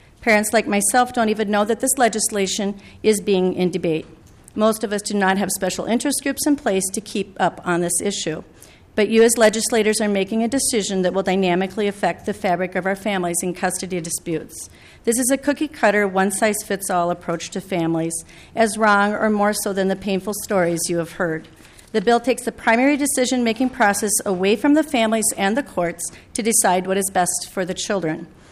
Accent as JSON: {"language": "English", "town": "St. Paul", "region": "Minnesota", "country": "United States", "said": "I'm from St. Paul, Minnesota"}